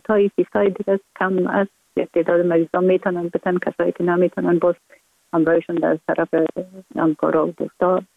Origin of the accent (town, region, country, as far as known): Kabul, Afghanistan; born or raised there